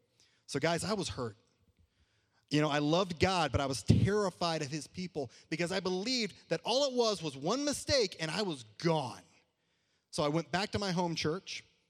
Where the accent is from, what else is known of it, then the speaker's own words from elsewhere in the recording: Garland, Texas, United States; I grew up in Garland, Texas, and I didn't just grow up in church. There's some Garland folk.